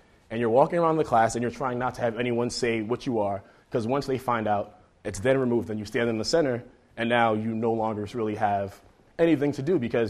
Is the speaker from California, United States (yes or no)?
no; Brooklyn, New York, United States; also born or lived in Queens; I am from Brooklyn, New York. Lived in Queens for a while. My family hails from Antigua, West Indies. I grew up low income.